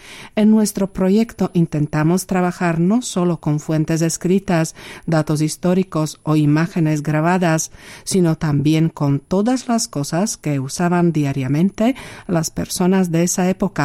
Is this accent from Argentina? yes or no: no; Slovakia; first language Slovak; Spanish is a second language; Incluso mi lengua materna, es decir, el eslovaco, puede resultar muy útil en este sentido.